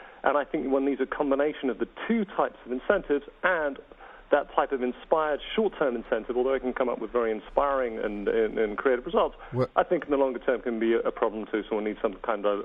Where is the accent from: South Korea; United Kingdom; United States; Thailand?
United Kingdom; England; I come from England where tipping isn't such a big thing and service is not as good.